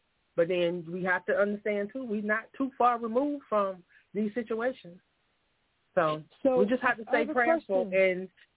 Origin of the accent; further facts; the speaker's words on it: South Carolina, United States; And I'm from South Carolina. I have lived in South Carolina all my life